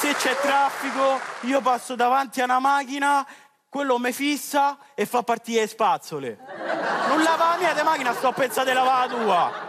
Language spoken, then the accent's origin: Italian; Rome, Lazio, Italy; solo che sono romano e non mi hanno capito. Vabbè, si sente da dove vengo?